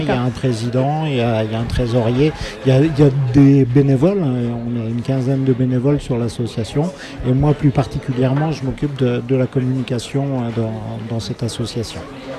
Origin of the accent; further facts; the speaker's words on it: Grand Est, France; je ne suis pas originaire de la vallée, je viens de Lorraine